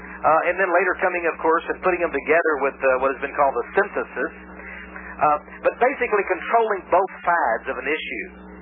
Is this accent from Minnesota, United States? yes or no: no; Texas, United States; as a Texan, being here in the capital of the state of Texas in Austin, Texas